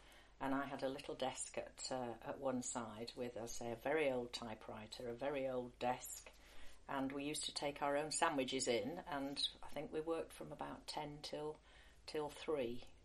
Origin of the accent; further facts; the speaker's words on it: Yorkshire and the Humber, United Kingdom; Okay, well, I come from Yorkshire